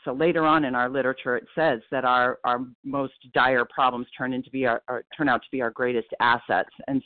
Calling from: Portland, Maine, United States; I'm calling in from Portland, Maine

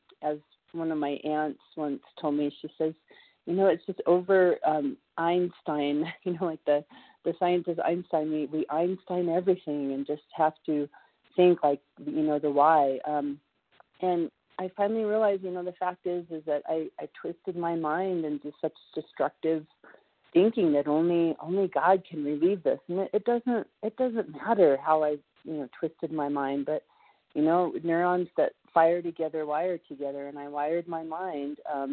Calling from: Colorado, United States; I'm a recovered compulsive overeater calling from Colorado.

